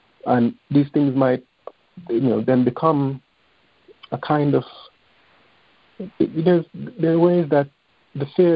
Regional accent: Jamaica; I am a Jamaican

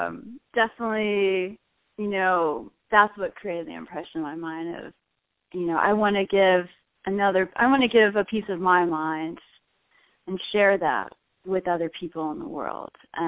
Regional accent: Chicago, Illinois, United States; So I grew up around the Chicago area.

